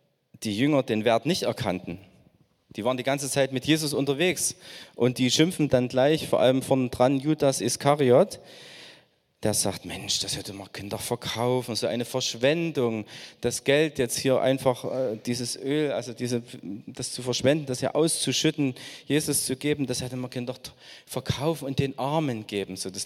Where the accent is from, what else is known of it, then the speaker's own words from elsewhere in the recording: Saxony, Germany; Also wir haben da, ich weiß, als Deutsche und auch als Erzgebirger, sind wir da besonders auch ein Stück verklemmt.